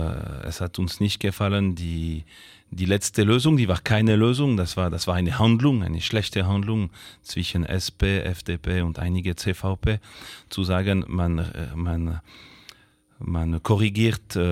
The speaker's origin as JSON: {"language": "German", "country": "Switzerland", "said": "Und das als SVP und als Schweizer, als Bürger, kann ich es nicht akzeptieren."}